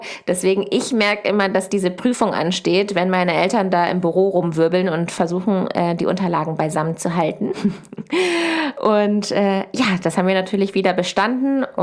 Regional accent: Lower Saxony, Germany; Ich komme von einem Ackerbaubetrieb aus der Nähe von Hannover.

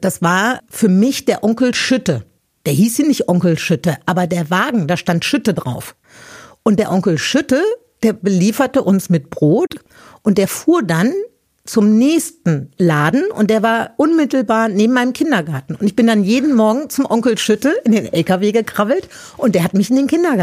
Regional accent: Meerbusch, North Rhine-Westphalia, Germany; now in Berlin, Germany; Ich liebe dieses Meerbusch nach wie vor sehr. Ich sage auch immer, das ist meine Heimat, auch wenn ich hier in Berlin zu Hause bin.

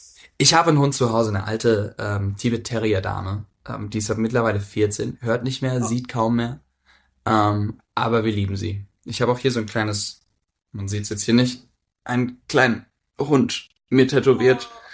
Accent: Baden-Württemberg, Germany; wir machen ja bei uns im Schwabenland, wo ich herkomme, eher so Spätzle.

